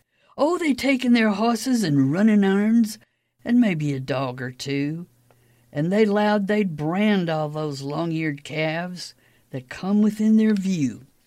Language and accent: English; Texas, United States; accent: Texas twang; I grew up in the Texas Hill Country, where the Old West traditions are honored very highly still. So, if I lapse into a Texas twang here and there, you'll understand.